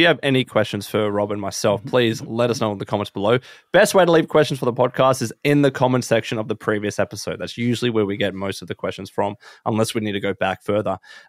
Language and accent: English; Australia; So as an Aussie MMA fan, I didn't mind it, but I understand why UK fans were upset with that.